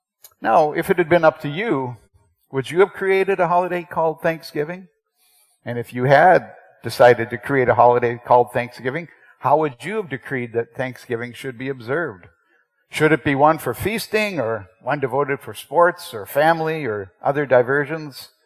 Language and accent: English; United States; I grew up in the United States, and we had a myth that we believed.